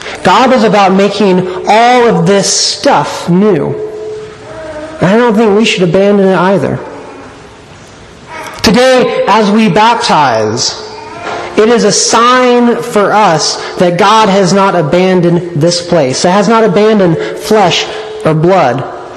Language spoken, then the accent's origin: English; Illinois, United States; Now I'm from Illinois, and either this author is talking about a different place